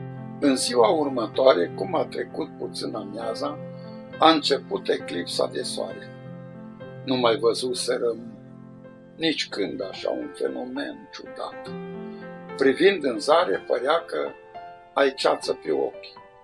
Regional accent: Fodora, Cluj County, Romania; am mers la satul meu natal, la Fodora

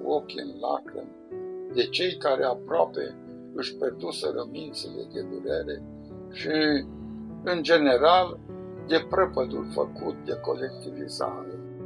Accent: Fodora, Cluj County, Romania; am mers la satul meu natal, la Fodora

